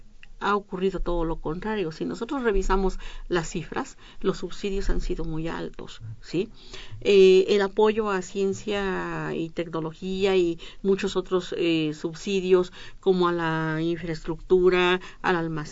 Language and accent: Spanish; Mexico; Y ese es el alimento principal de todos nosotros como mexicanos.